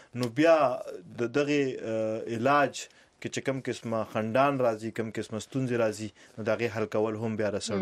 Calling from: Bannu, Khyber Pakhtunkhwa, Pakistan

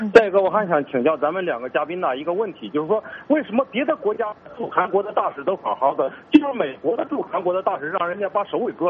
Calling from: Hebei, China; 我是河北的

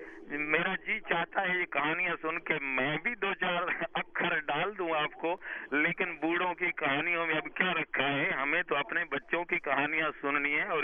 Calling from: Khushab, Punjab, Pakistan; عرض کر رہا ہوں خوشاب سے.

